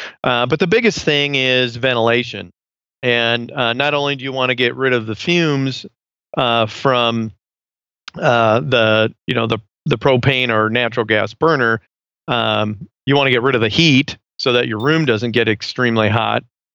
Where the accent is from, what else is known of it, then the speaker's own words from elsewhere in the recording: Iowa, United States; I grew up in Iowa, a little cold in the winter